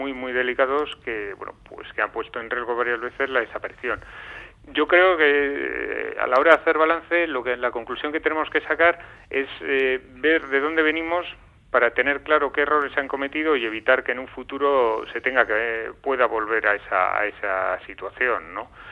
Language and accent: Spanish; Vitoria-Gasteiz, Basque Country, Spain; los dos somos de Vitoria y hemos crecido con el club, ¿no?